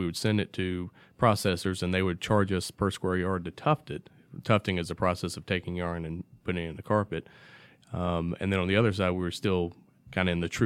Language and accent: English; Georgia, United States; growing up in Northwest Georgia and being in the carpet industry